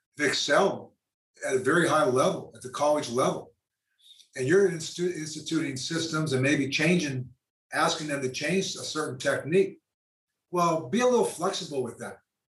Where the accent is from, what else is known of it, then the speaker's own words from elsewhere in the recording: Pennsylvania, United States; So I grew up in Western Pennsylvania. I go back in there to interview.